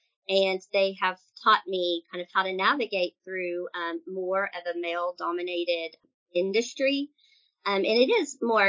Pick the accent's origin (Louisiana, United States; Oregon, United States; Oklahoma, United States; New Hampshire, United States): Oklahoma, United States; I'm only 4'8" and I'm from Oklahoma, and I talk like I, you know, should live in California.